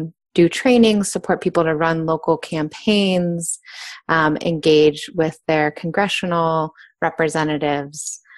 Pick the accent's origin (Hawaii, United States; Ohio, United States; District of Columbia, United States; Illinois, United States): Ohio, United States; Columbus; now in New York City, United States; I'm actually originally from Columbus, Ohio. So I'm a Midwesterner out here on the East Coast for over a decade.